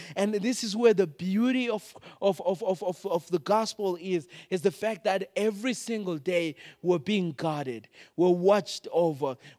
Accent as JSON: {"language": "English", "country": "Zimbabwe", "tie": "born or raised there", "said": "I grew up in Zimbabwe where inflation jumped up to 4,000%, and literally the Zimbabwean dollar got extinct, right?"}